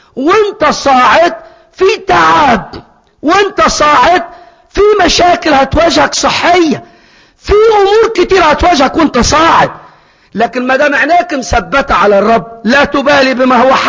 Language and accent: Arabic; Egypt; زمان زمان عندنا في مصر قبل ما تبقى محلات والدنيا بقي الدنيا